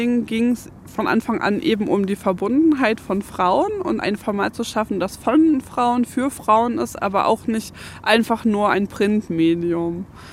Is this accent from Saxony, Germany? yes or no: yes; Leipzig, Saxony, Germany; also born or lived in Heilbronn, Germany / California, United States / Florida, United States; Und aufgewachsen bin ich in so eine Mischung aus Leipzig, Deutschland und den Staaten in Kalifornien und in Florida.